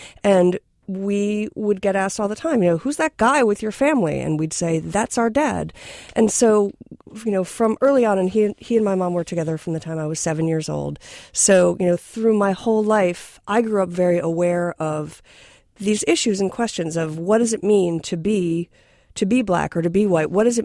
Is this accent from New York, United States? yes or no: yes; New York, United States; moved away; I grew up outside of New York City where people are really in your face about what they think.